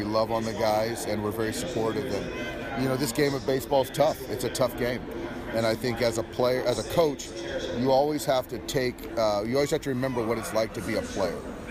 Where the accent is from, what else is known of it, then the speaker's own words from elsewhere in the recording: San Diego, California, United States; And, yeah, I'm from San Diego